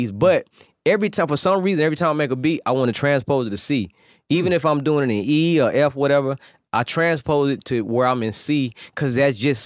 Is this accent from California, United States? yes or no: yes; San Francisco, California, United States; also born or lived in Mississippi / San Diego; people ask where I'm from. I say the Bay Area because after I moved from Mississippi, we moved to San Diego. stayed there for a little while. Went to middle school, first year of high school. Then I moved to San Francisco.